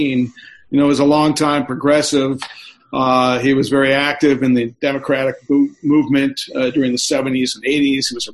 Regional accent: Japan; also born or lived in Korea; when I grew up in Japan and Korea

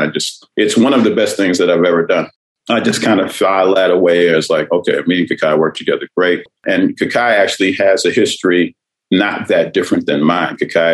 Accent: Brooklyn, New York, United States; I mean, I'm from Brooklyn. I'm from that time.

